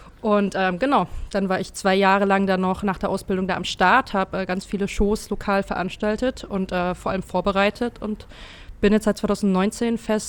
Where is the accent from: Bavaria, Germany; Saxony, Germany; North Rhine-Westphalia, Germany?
Bavaria, Germany; moved away; Ich komme vom kleinen Dorf aus der Ecke Würzburg, also im schönen Unterfranken. Ja, hab 2013 den Absprung geschafft und bin erstmal nach Hamburg gezogen.